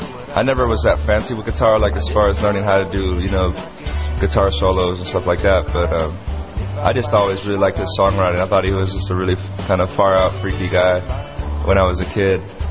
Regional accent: Hawaii, United States; And growing up in Hawaii, it's kind of, you know, people start surfing.

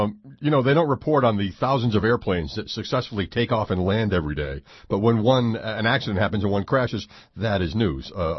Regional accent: Canada; as a Canadian, and obviously somebody who is

